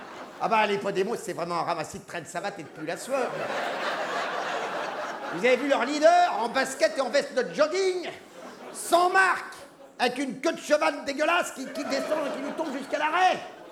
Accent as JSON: {"language": "French", "country": "France", "said": "Chez nous, en France, au gouvernement, ils sont tous de la gauche flottante."}